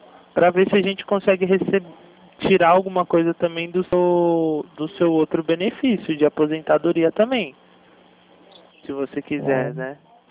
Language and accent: Portuguese; São Paulo, Brazil; Isso, interior de São Paulo